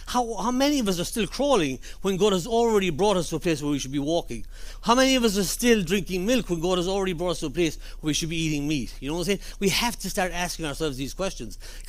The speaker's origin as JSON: {"language": "English", "country": "Ireland", "tie": "born or raised there", "said": "I was brought up in Ireland"}